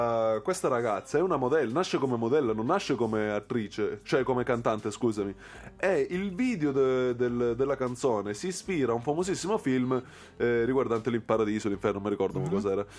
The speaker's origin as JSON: {"language": "Italian", "town": "Pesaro", "region": "Marche", "country": "Italy", "said": "Guarda che io sono di Pesaro, eh?"}